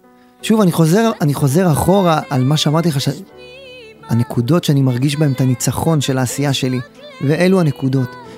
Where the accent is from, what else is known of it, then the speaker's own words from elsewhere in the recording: Dimona, Southern District, Israel; אני והיא פחות או יותר באים מאותו רקע, היא גדלה בבר שבע, אני גדלתי בדימונה, שזה שכנים. זה לא סוד שאתה יודע, רוב האוכלוסייה הם יוצאי עדות המזרח.